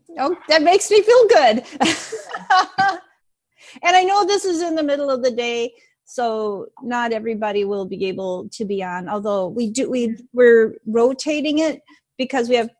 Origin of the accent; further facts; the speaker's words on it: Minneapolis, Minnesota, United States; I live along the Minnesota-Iowa border. I grew up in Minneapolis.